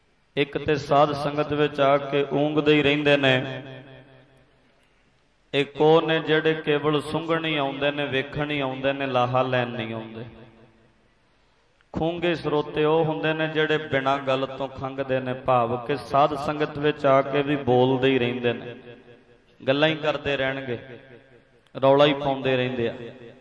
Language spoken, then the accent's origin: Punjabi; Punjab, India; ਮੇਰੇ ਪਿੰਡ ਦੇ ਕੋਲ ਦਿਆਲਗੜ੍ਹ ਜੱਸੜਵਾਲ ਢੱਡਰੀਆਂ ਦੇ ਨਾਲ ਹੀ ਪੈਂਦਾ ਹੈ